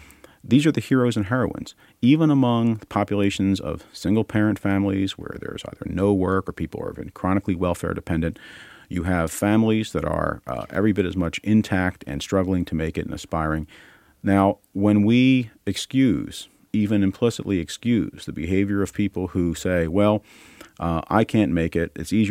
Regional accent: Philadelphia, Pennsylvania, United States; In the city of Philadelphia, which is my hometown, the city I know and love best

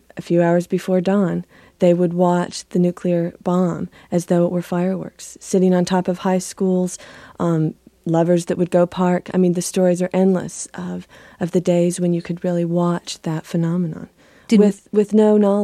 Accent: Southwest, United States; all of us of this generation had been living with, growing up in the American Southwest, drinking contaminated milk from contaminated cows.

